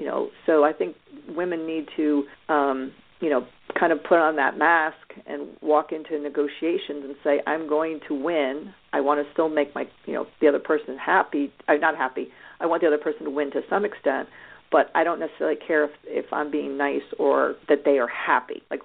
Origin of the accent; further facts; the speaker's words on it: New York, United States; So I am a native New Yorker. I grew up outside of Manhattan